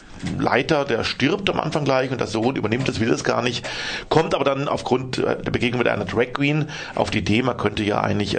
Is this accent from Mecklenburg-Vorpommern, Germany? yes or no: no; Freiburg, Baden-Württemberg, Germany; Sage ich Germany, dann sagt er, woher? Southwest, dann sage ich Black Forest